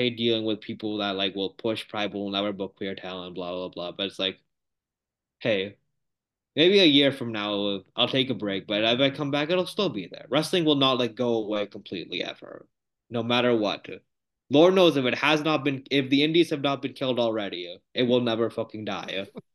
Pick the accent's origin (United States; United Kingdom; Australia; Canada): Canada; The way as a Canadian I'm raised, like I would believe like this is like a solemn day, like everything in the country shuts down, like a big day of memorial.